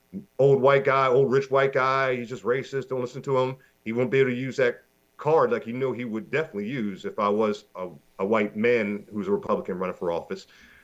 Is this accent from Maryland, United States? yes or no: yes; Maryland, United States; And I had my friends growing up in Maryland, right next to D.C.